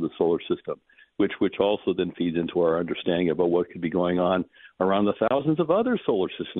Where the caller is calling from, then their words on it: Oregon, United States; I'm calling from Oregon, and where it's cloudy, rainy in the 60s, and for me, that's perfect weather.